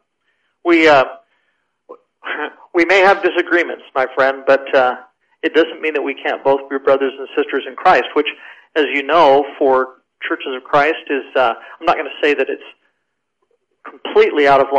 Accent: Oregon, United States; now in Canada; Well, I grew up in Oregon, although I've been in Canada since 1986 for the most part. I'm from the United States and grew up in Oregon.

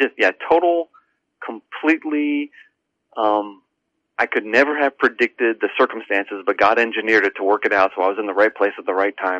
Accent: Hampton Bays, New York, United States; also born or lived in Setauket; Yeah, I grew up in Hampton Bays, though. And we went to church all my life

